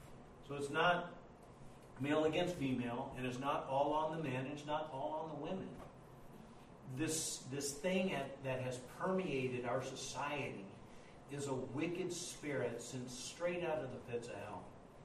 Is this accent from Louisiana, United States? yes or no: yes; Slidell, Louisiana, United States; I'm from Slidell, Louisiana. A little different there.